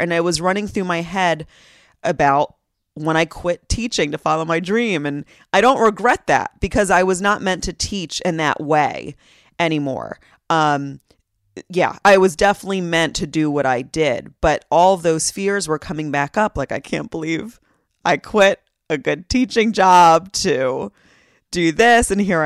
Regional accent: Pennsylvania, United States; And I grew up in the Philly suburbs, so it's my hometown.

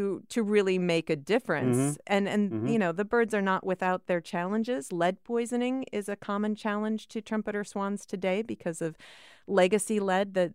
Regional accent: Iowa, United States; But I grew up in Iowa, and I never saw a bald eagle until I was 12 years old.

